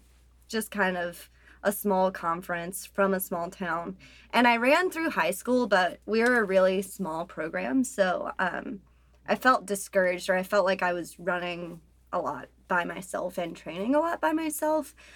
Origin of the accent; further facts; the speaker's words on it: North Carolina, United States; I'm from North Carolina.